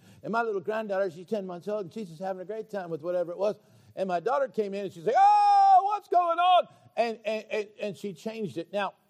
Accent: Wyoming, United States; I grew up with Mormons in Wyoming, and our police chief was a Mormon, the judge was a Mormon, the sheriff was a Mormon

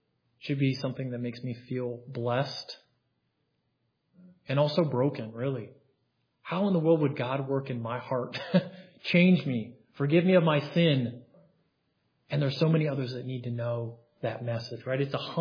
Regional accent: West Virginia, United States; but I'm a mountaineer, and I know Pastor Vitovsky is too. So I grew up in West Virginia, and so I love West Virginia.

